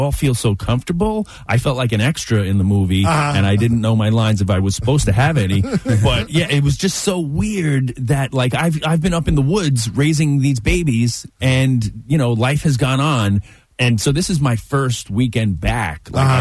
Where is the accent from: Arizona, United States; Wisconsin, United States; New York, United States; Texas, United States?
New York, United States; Queens; So I grew up in Queens, so like now there's like bugs around